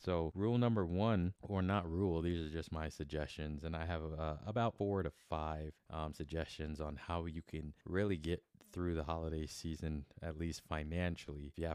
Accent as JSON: {"language": "English", "region": "Northeast", "country": "United States", "said": "I'm from the Northeast, so I enjoy going up to New York and hanging out at one of my favorite jazz clubs, which is called the Blue Note."}